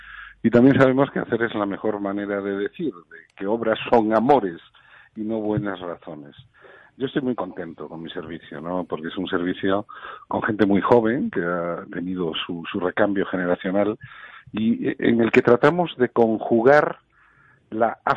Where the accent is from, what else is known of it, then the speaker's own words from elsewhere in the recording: Galicia, Spain; now in Madrid, Spain; como gallego que vive fuera de Madrid, veo desde Madrid